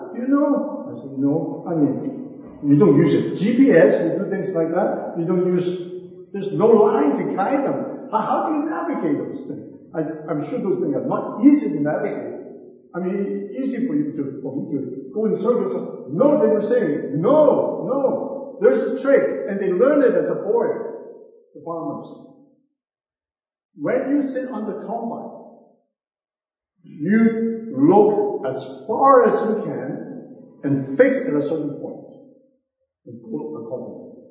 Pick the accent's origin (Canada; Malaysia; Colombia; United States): Canada; Manitoba; I'm from the Paris. I'm from Manitoba.